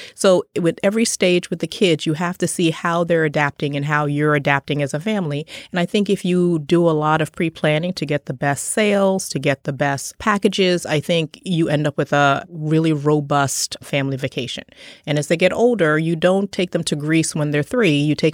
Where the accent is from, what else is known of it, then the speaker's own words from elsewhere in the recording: Trinidad & Tobago; born there; the fact that I was born in Trinidad